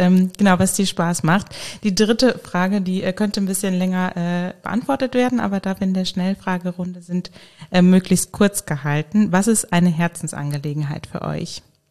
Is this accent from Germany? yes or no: yes; Hesse, Germany; moved away as an adult; now in Koblenz, Germany; Ich komme ursprünglich aus Hessen und bin erst vor jetzt eineinhalb Jahren, zwei Jahren hergezogen.